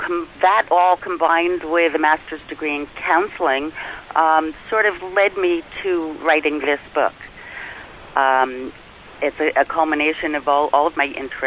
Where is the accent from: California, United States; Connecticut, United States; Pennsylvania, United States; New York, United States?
New York, United States; I currently live in New York. I grew up in New York, went to school in Wisconsin.